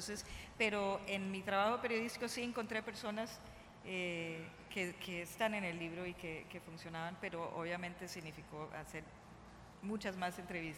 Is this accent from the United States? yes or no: yes; United States; now in Bogotá, Colombia; Pues yo llevo 13 años viviendo en Colombia, yo también soy norteamericana. Vivo en Bogotá